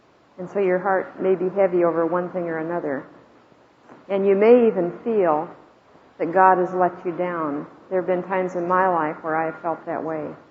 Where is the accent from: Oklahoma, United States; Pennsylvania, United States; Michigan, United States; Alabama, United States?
Oklahoma, United States; Norman; I'm from Norman, Oklahoma.